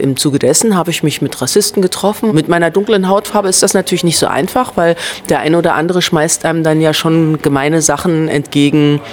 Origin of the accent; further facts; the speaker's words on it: Germany; Ich bin Deutsche, ich habe zwar eine dunkle Hautfarbe, aber ich bin Deutsche